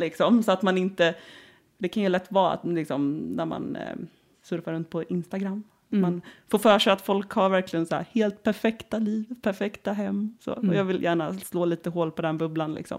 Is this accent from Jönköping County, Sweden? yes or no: yes; Jönköping, Jönköping County, Sweden; now in Stockholm, Sweden; Jag är smålänning, jag vet inte om det hörs, men jag kommer från Jönköping och har bott i Stockholm i 8 år ungefär.